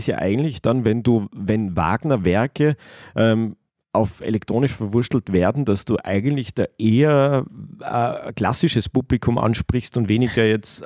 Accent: Salzburg, Austria; als Salzburger, der die Stadt wirklich liebt

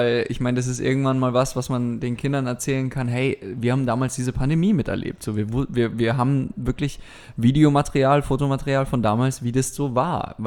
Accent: Austria; also born or lived in Heidelberg; Also ich kann ein bisschen Badisch babble auch und so. Da habe ich gewohnt, bis ich 10 war ungefähr. Und dann bin ich nach Österreich gezogen. Und dort bin ich dann zur Schule gegangen und habe Matura bzw. Abi dort gemacht.

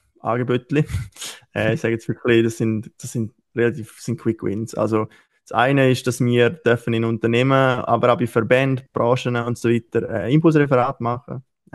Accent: Eastern Switzerland, Switzerland; jetzt bei uns in der Ostschweiz halt, in Chur, St. Gallen und in Repsten haben wir

